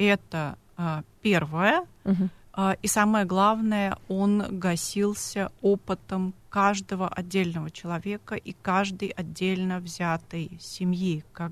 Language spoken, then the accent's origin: Russian; Poland; мое детство прошло в Польше, где стояла северная группа войск, мой папа был военным, у меня была няня полька